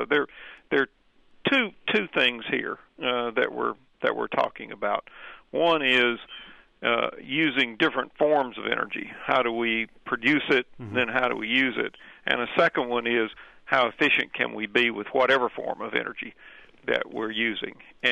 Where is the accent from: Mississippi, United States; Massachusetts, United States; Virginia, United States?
Mississippi, United States; It was built in my home state of Mississippi